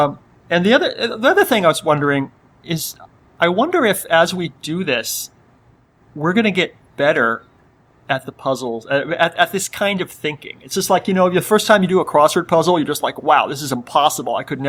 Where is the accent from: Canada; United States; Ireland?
Canada; As Canadian, that's allowed to not get that.